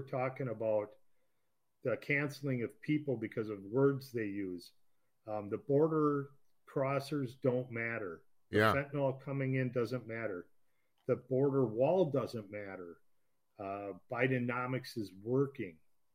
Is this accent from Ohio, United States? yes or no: no; Minnesota, United States; Again, we're from Minnesota. We're from the Twin Cities.